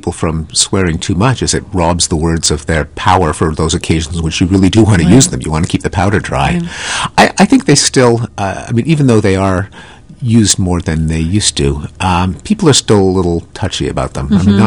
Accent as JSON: {"language": "English", "region": "Quebec", "country": "Canada", "tie": "born or raised there", "said": "Where I grew up in Quebec, in Quebecois French, what you say when you stub your toe or when someone steals your parking space"}